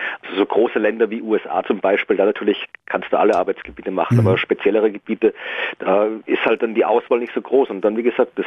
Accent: Krems an der Donau, Lower Austria, Austria; now in Germany; Genau, Niederösterreich, Krems an der Donau.

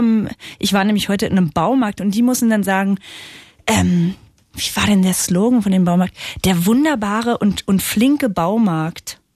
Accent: East Germany, Germany; now in Berlin, Germany; Und ich bin ja als Ossi, Ostlerin, jetzt zum ersten Mal in den Westen gezogen. Ich wohne jetzt in Berlin-Tegel.

